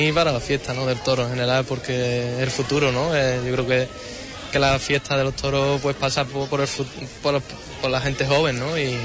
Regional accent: Huelva, Andalusia, Spain; es mi tierra, es mi gente

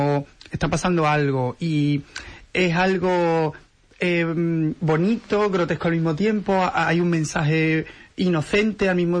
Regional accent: Huelva, Andalusia, Spain; born there; nací aquí en Huelva, soy del 92... Un pelín más joven que Rafa.

